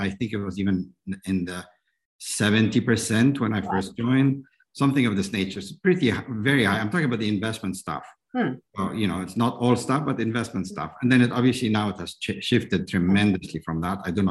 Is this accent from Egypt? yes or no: yes; Egypt; I'm Egyptian Canadian and I grew up in Egypt.